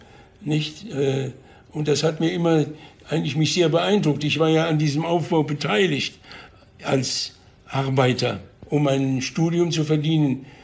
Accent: Munich, Bavaria, Germany; meine Heimatstadt München

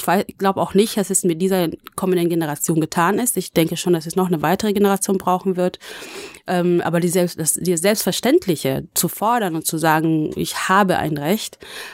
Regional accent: Wanne-Eickel, North Rhine-Westphalia, Germany; Ich komme zum Beispiel aus Wanne-Eickel.

